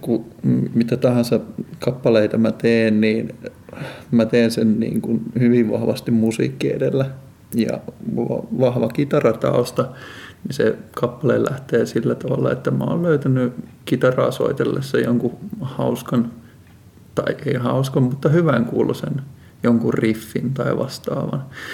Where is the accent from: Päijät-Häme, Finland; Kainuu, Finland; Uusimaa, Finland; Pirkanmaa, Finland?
Uusimaa, Finland; Espoo; now in Raseborg, Finland; hetkellä asun täällä Raaseporissa Vilneessissä. Parin kuukauden päästä muutamme Lohjalle ja alun perin olen Espoosta kotoisin.